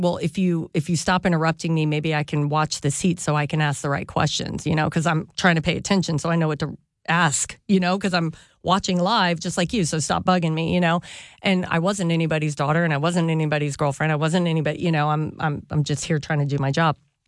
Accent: the South, United States; And I grew up around NASCAR, because like I said, I grew up in the South.

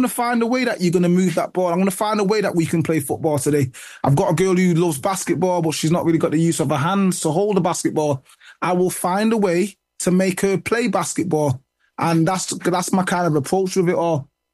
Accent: United Kingdom

